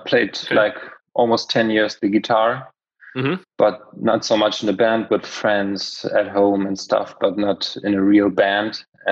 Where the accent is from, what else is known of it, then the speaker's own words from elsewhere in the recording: Paderborn, North Rhine-Westphalia, Germany; English is a second language; now in Cologne, Germany; I'm based in the center of Germany, kind of in Cologne. Born and raised in Paderborn. It's a smaller town, also not very far from here.